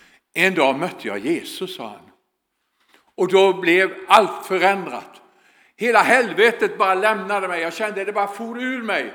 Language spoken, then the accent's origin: Swedish; Växjö, Kronoberg County, Sweden; Jag är från Växjö.